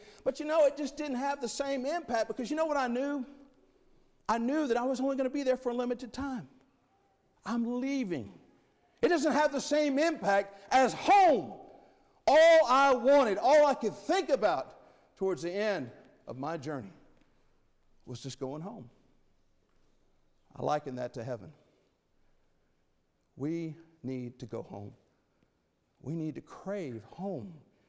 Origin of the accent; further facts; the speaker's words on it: Tennessee, United States; I grew up in East Tennessee. That's all I knew. My world was East Tennessee.